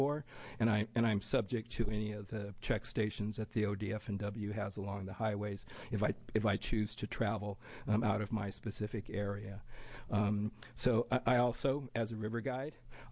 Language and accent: English; Eugene, Oregon, United States; I'm from Eugene, Oregon.